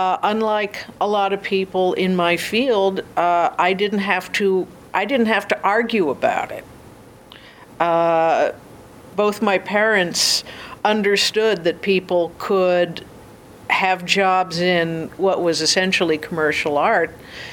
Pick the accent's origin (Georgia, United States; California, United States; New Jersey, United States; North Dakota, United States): California, United States; I grew up here. I'm a Valley girl.